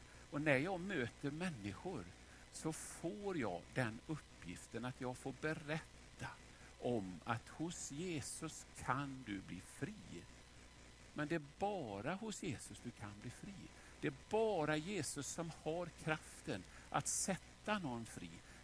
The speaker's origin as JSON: {"language": "Swedish", "town": "Vårgårda", "region": "Västra Götaland County", "country": "Sweden", "tie": "born or raised there", "said": "Men jag växte upp så i Vårgårda."}